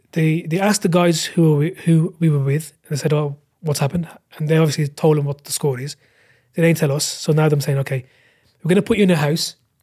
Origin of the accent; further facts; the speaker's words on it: Bangladesh; So I've traveled to my home country, which is Bangladesh, three times prior to that.